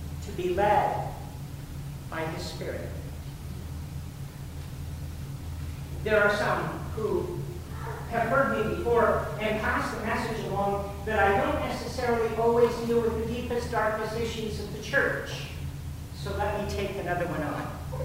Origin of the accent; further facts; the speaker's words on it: Simcoe, Ontario, Canada; And I'm from Simcoe, so I gotta tell you.